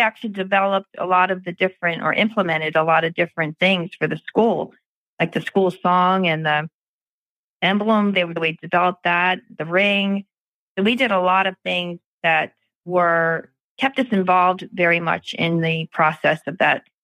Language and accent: English; Pimlico, Maryland, United States; I grew up in Pimlico. I went to St. Ambrose Elementary, parochial school.